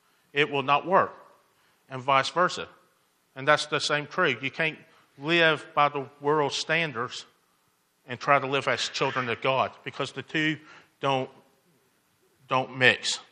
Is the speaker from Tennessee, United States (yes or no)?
yes; Murfreesboro, Tennessee, United States; also born or lived in United Kingdom; I grew up in Murfreesboro most of my life, and then when I was 24, 25, I went over to the UK, went for 6 months, stayed for 12 years. And then I came back about 6 or 7 years ago.